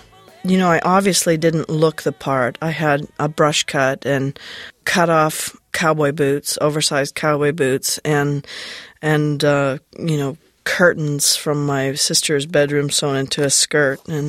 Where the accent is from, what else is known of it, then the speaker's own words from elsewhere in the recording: Alberta, Canada; Yeah, I was as open as I could be.